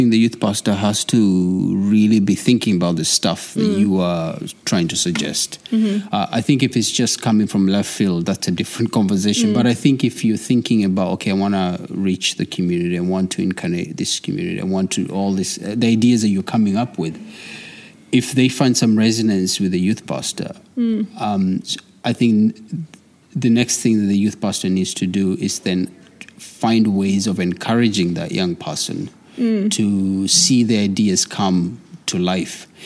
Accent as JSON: {"language": "English", "country": "Kenya", "moved": "as an adult", "lives_now": "New Zealand", "said": "I am originally from Kenya."}